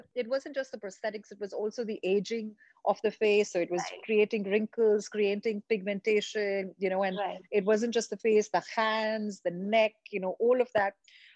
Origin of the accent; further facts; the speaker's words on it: India; especially for all girls growing up in India